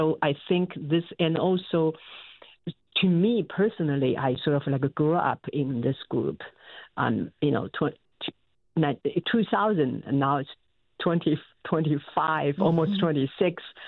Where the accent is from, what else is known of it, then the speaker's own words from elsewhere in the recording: China; Well, I grew up in China and I played the traditional instruments called peepaw.